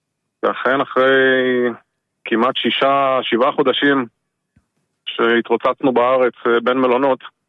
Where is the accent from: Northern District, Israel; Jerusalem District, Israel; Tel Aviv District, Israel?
Northern District, Israel; Snir; אני בן קיבוץ ניר במקור, מחבר סניר עד היום. נשוי לאפרת ואב לארבעה ילדים מגיל 8 עד 17.